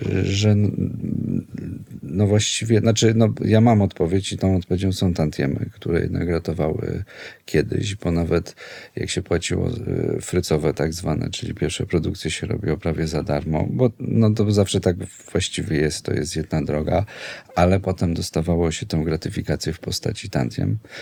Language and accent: Polish; Kraków, Lesser Poland, Poland; ponieważ jestem chłopakiem z Nowej Huty, brzydko mówiąc, albo ładnie mówiąc